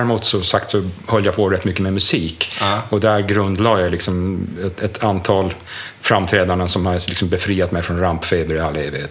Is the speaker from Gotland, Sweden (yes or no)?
yes; Fårö, Gotland, Sweden; also born or lived in Gothenburg; Jag är född i Göteborg, för min mamma bodde där när hon träffade pappa. Men jag sen 10 dagars ålder så har jag vuxit upp på Fåre. På en gård som heter Langhammar som ligger längst ut på nordvästra spetsen.